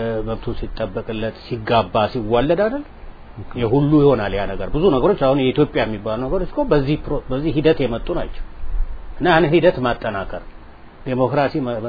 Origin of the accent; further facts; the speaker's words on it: Addis Ababa, Ethiopia; እኔ ከተማ ነው የተወለድኩ አዲስ አበባ ነው የተወለድኩ እና ያደኩት